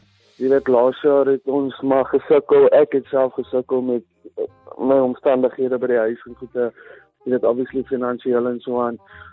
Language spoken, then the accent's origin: Afrikaans; Port Elizabeth, Eastern Cape, South Africa; Yes, ek kom van PE af